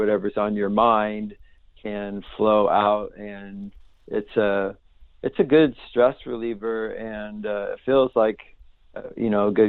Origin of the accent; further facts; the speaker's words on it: Oregon, United States; also born or lived in Portland / Eugene; When I was five, then we moved from Portland, Oregon to Eugene, Oregon. And then there, of course, I have a memory of everything, and we moved multiple times and through multiple parishes.